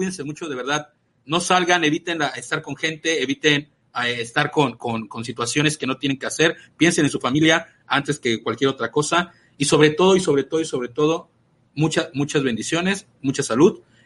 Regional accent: Mexico; Yo soy acá de México, yo soy asalariado, yo soy maestro todavía

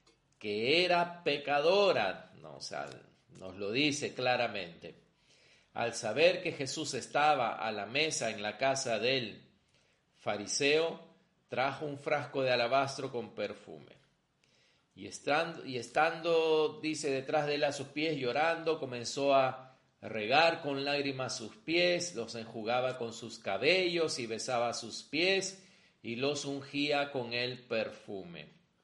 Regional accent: Peru; somos peruanos, ¿no? ¿Qué nos identifica ser peruanos? Que hemos nacido en el Perú.

